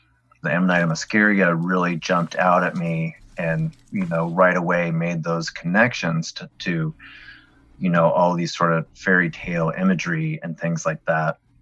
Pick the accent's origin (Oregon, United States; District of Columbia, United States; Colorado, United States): Oregon, United States; Fortunately, I grew up outside Portland, and we had this wonderful bookstore called Powell's. Anybody from the Portland area will know what I'm talking about.